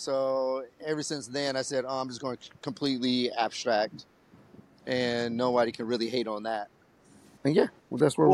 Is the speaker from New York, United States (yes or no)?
no; San Francisco, California, United States; I'm from San Francisco. I've been a writer, artist ever since third grade, consciously. And growing up in the late 70s, early 60s, in San Francisco, there was writing everywhere.